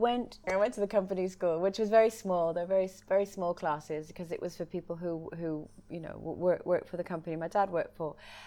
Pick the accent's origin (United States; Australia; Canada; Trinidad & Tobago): Trinidad & Tobago; also born or lived in Glasgow; I grew up in Trinidad and Tobago on a sugar plantation, which is not something that a girl from Glasgow normally does.